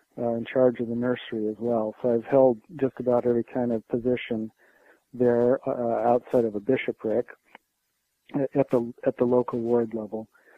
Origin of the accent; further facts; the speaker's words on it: Pacific Northwest, United States; also born or lived in Arizona; now in Oregon, United States; We're both from the Northwest, and so we came back up to Oregon.